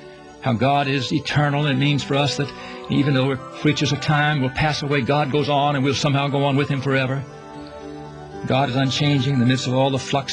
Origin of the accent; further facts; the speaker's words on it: Georgia, United States; I grew up in Georgia where we had a mountain called Stone Mountain, not very far from us